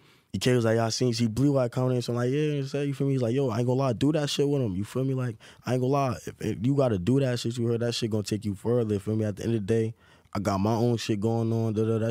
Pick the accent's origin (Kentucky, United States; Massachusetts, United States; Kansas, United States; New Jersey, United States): New Jersey, United States; Newark; Nobody in Jersey is coming like me. Like, especially when I'm from Newark.